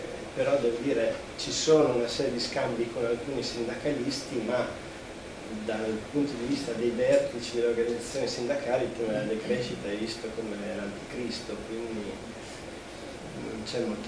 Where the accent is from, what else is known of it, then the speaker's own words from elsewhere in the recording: Sardinia, Italy; io vengo dalla Sardegna, in Sardegna c'è stato tutto un progetto di sviluppo chimico che ha creato disastri